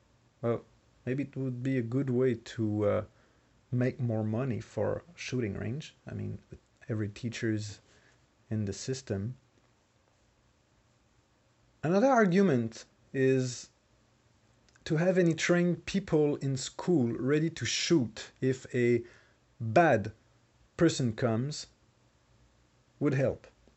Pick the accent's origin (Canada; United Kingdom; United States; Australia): Canada; I am a Canadian living in the province of Quebec.